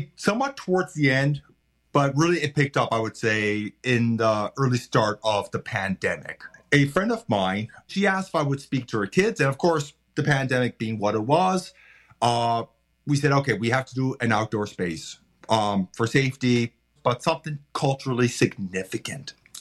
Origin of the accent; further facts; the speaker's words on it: Wagmatcook First Nation, Nova Scotia, Canada; now in Halifax, Canada; I am originally from Wegama'ki First Nation. It's where my connections or family origins are. Currently, I live in Halifax